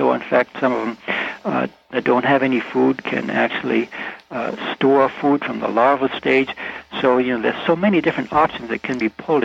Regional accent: Maine, United States; Well, growing up in Maine is, you know, to be close to nature all the time.

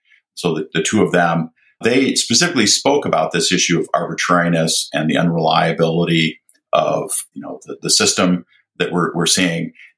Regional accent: Mankato, Minnesota, United States; And so in the United States, I grew up actually in Mankato, Minnesota, which was the site of the largest mass hanging.

